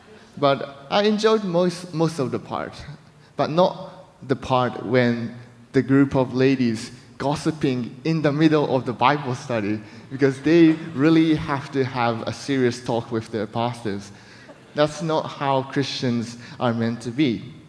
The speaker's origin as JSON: {"language": "English", "region": "Kyoto", "country": "Japan", "tie": "born or raised there", "also_born_or_lived": "Mississippi, United States", "said": "I was raised in Japan, but I lived in America when I was little, like six years old to 8 years old. And I used to speak in a southern accent because I was in Mississippi. And then I went back to Japan, was raised in Kyoto."}